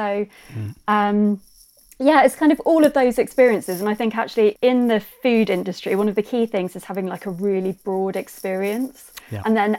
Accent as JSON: {"language": "English", "region": "South East England", "country": "United Kingdom", "tie": "born or raised there", "said": "just because I grew up in Kent, Brakes was the local big food business"}